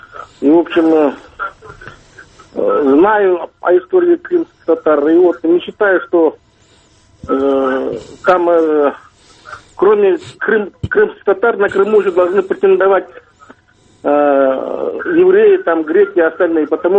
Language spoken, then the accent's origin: Russian; Bishkek, Kyrgyzstan; я из Бишкека, историк я.